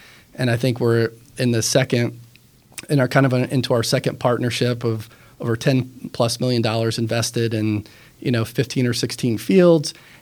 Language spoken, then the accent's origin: English; Muncie, Indiana, United States; And so to be able to do that, you know, in my hometown was, you know, it's been pretty special. But it's also a field with so much history and like what it means, you know, for Muncie as well.